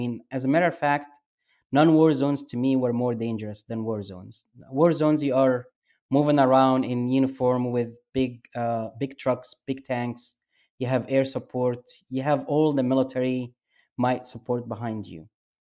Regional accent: Alexandria, Alexandria Governorate, Egypt; Yeah, and I did mention that a lot in the book, as growing up in Alexandria was very unique because you have the Greeks honestly were the most expats were living there, were the Greeks.

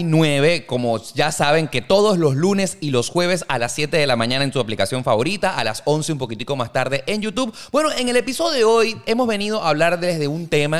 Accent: Venezuela; now in United States; nuestro país Venezuela. Para mí en lo particular yo quiero confesarles que es una herida en el corazón haber dejado mi país natal, haberlo dejado todo atrás y ser inmigrante a pesar de que vivo en Estados Unidos desde hace 5 años y medio

